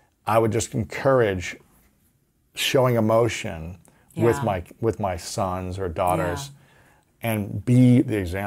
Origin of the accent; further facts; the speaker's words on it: Ohio, United States; especially as an athlete